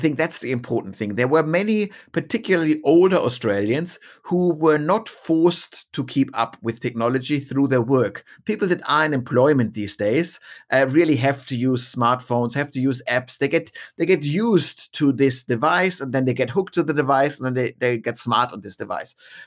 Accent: Munich, Bavaria, Germany; I'm pointing to my hometown of Munich in Germany that got the Olympics in the 70s.

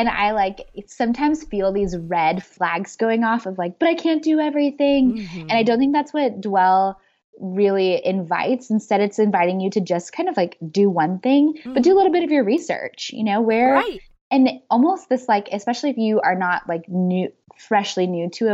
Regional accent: Midwest, United States; I grew up in the Midwest and the weather is so brutal and there are no such things as like walking paths.

